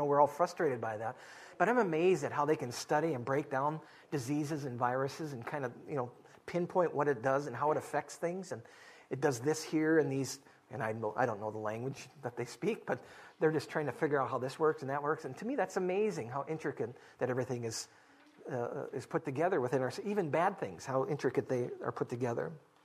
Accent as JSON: {"language": "English", "region": "Minnesota", "country": "United States", "tie": "born or raised there", "said": "I just love fall. It's my favorite season. I grew up in Minnesota, and I love the fall weather"}